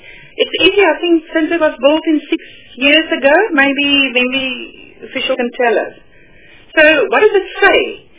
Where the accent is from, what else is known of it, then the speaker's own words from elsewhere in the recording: Limpopo, South Africa; I am from Limpopo